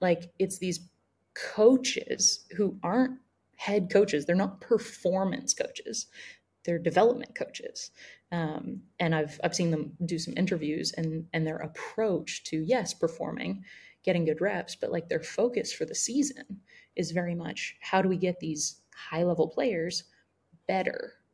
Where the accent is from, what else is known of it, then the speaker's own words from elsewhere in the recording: Canada; like growing up in Canada, getting my coaching certificate in Canada